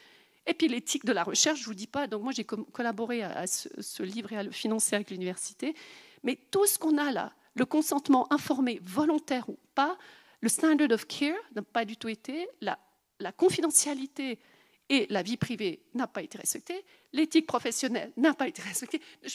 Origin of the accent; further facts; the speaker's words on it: Switzerland; moi je ne valide pas en tant que Suisse